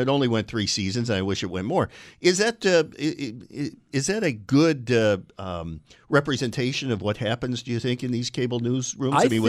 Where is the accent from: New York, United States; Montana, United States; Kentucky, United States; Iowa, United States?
New York, United States; Binghamton; the state Senate Majority Leader from my hometown of Binghamton